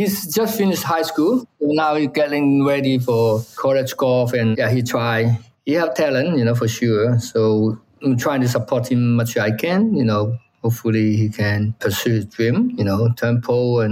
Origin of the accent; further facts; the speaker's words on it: Hong Kong; now in United States; You know, I'm from Hong Kong. There's no snow. You know, I come to America